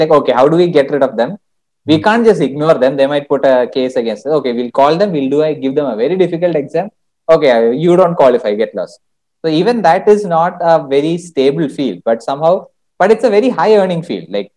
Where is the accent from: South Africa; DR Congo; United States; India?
India; Kerala; first language Malayalam; English is a second language; people will identify you as a Kannadiga or me as a Malayali.